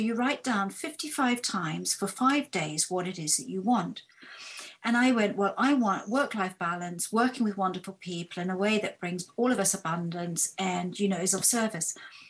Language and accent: English; Zimbabwe; now in United Kingdom; Well, very briefly, I grew up in Zimbabwe and came to the UK.